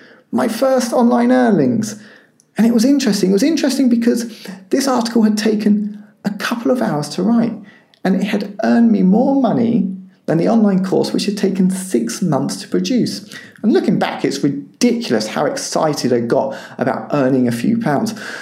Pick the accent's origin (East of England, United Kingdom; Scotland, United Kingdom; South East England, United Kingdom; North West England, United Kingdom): East of England, United Kingdom; Cambridge; from Cambridge in the UK.